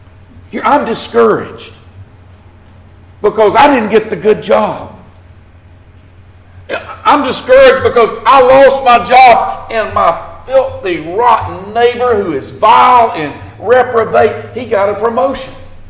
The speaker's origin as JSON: {"language": "English", "region": "the South", "country": "United States", "said": "I'm a Southerner. Well, I don't have to tell you that. You listen to me talk, tell that."}